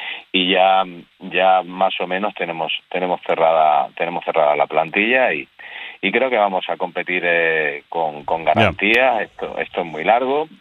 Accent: Ceuta, Spain; born there; Ceuta se defiende, nos sentimos españoles, hemos nacido aquí, somos españoles y nos sentimos así y ya está.

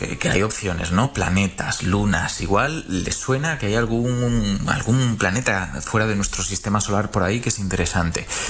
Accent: Galicia, Spain; estoy hablando desde el norte de España, en concreto desde Asturias. Yo soy gallego como tú, así que hay una parte de mí que dice debería estar unos kilómetros hacia la izquierda

